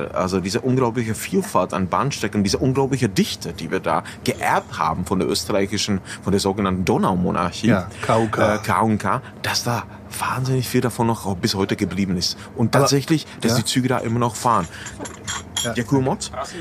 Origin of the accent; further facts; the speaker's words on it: Saxony, Germany; in Sachsen, wo ich schon vor der Wende viel unterwegs war, ich bin ja in der Nähe aufgewachsen